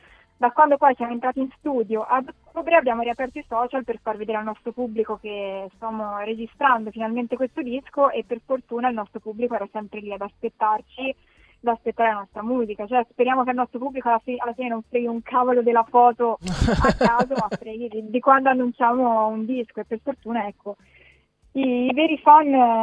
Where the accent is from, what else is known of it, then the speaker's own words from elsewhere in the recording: Montepulciano, Tuscany, Italy; nata, cioè io sono di Montepulciano e figurati, proprio la terra dei